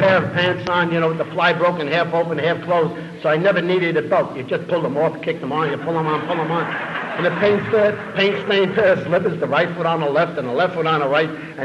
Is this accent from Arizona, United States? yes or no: no; New York City, New York, United States; I live in Yorkville, born and raised in Yorkville. I live in 86th Street.